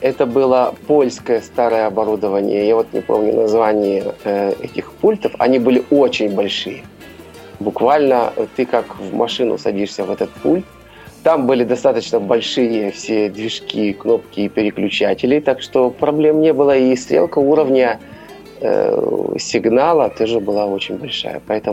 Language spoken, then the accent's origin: Russian; Yakutsk, Sakha Republic, Russia; moved away; Так как я уроженец города Якутска, то значит, я должен быть математиком.